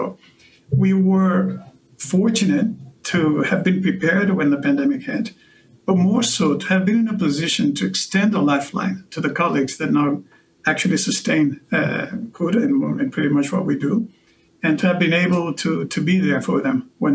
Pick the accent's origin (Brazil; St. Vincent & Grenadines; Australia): Brazil; first language Portuguese; English is a second language; I'm expressing myself here in English to the best of my abilities, but I'm originally from Brazil.